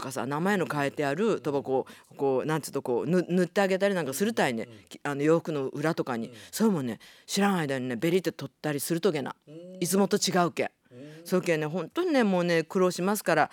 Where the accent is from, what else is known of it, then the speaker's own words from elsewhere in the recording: Nagasaki, Japan; accent: Nagasaki dialect; 私の長崎弁ば同時通訳ばしてくれとる諫早の、ね、奥さんいらっしゃると思います。